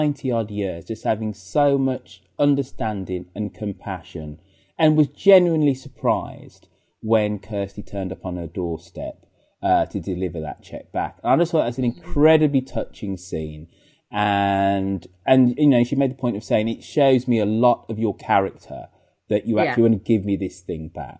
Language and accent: English; United Kingdom